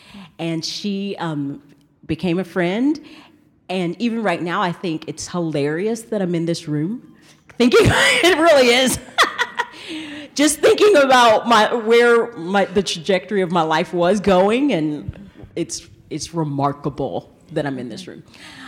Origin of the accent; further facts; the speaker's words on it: Knoxville, Tennessee, United States; I'm from the South. And so she was in a rich part of the town where I lived in Knoxville. And I was in a poorer part, and I was, my family, we were poorer anyways.